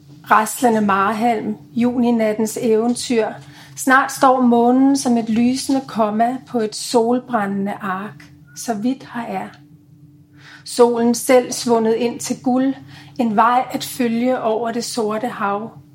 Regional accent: Greenland; jeg er vokset op i Grønland, som jo er verdens største ø

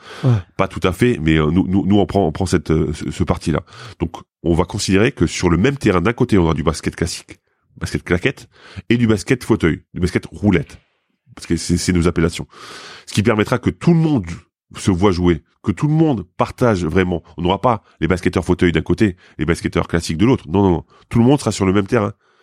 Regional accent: Grand Est, France; parce que je suis lorrain et encore une fois, j'avais envie de revenir

